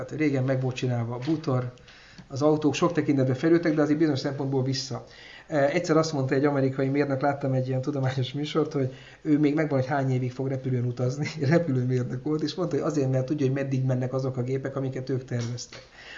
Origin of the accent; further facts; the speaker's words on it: Eger, Heves, Hungary; Eszembe jut egy gyerekkoromban, Egerben volt a törvényszék